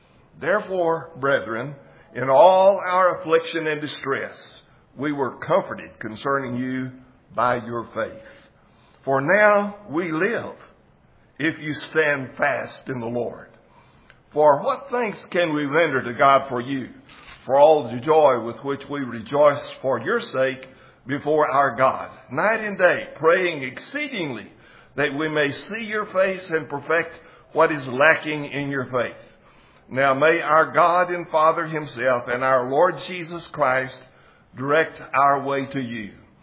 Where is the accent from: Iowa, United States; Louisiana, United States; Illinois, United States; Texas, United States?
Texas, United States; Well, most of you know by now that I grew up out in West Texas, about 200 miles west of here, and that was before there was television.